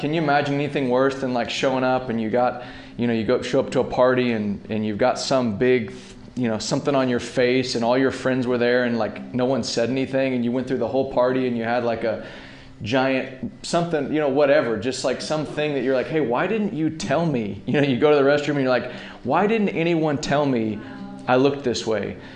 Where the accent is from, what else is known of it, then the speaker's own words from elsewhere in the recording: Dallas, Texas, United States; I'm from Dallas.